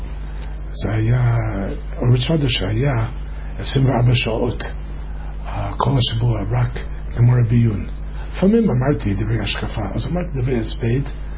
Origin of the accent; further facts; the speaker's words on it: Chicago, Illinois, United States; אני בא משיקגו